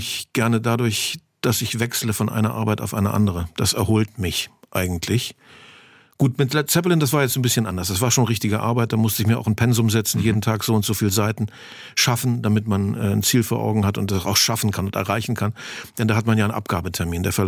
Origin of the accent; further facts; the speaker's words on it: West Germany, Germany; dass ich eine ostdeutsche Herkunft habe und die Leute das spüren, dass ich irgendwie einer von ihnen bin, weil wir kommen aus der Lausitz. Ich bin im Westen eher zufällig aufgewachsen.